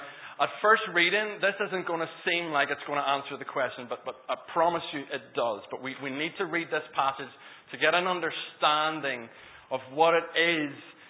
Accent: Green Island, Northern Ireland, United Kingdom; I'm from Green Island, and I brought a little posse from Green Island, some of the young people from our church

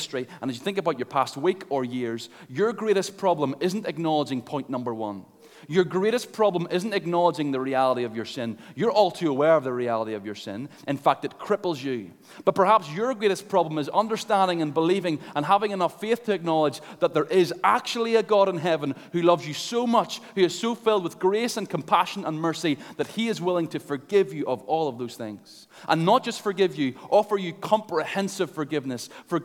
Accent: Ballymena, Northern Ireland, United Kingdom; Say that a bit weird, I'm from Ballymena.

